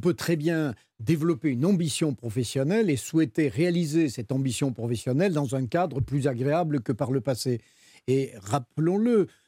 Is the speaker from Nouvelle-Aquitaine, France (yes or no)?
no; Occitanie, France; quand on dit 2000 habitants dans mon pays natal de l'Aveyron, ce n'est pas 2000 habitants en banlieue parisienne.